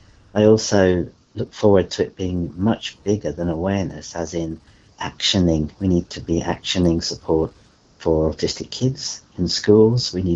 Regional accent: United Kingdom; now in Warrnambool, Australia; I'm a British psychologist, Australian social worker. I live in Warrnambool in country Victoria, and I'm autistic.

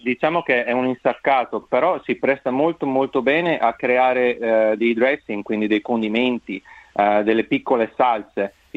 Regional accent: Verona, Veneto, Italy; sono nato e cresciuto a Verona, ma il mio cuore è per l'Italia.

